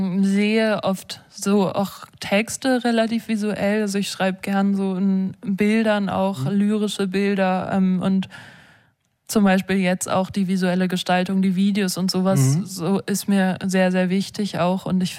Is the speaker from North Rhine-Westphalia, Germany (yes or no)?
no; Hamburg, Germany; Mein Vater ist Brite, genau. Aber ich bin in Hamburg aufgewachsen.